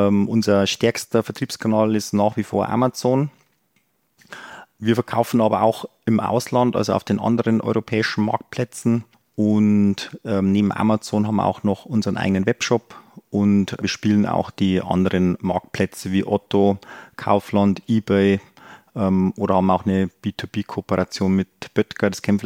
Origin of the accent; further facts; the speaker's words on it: Bavaria, Germany; Also ich bin aus Bayern, Nähe Österreich.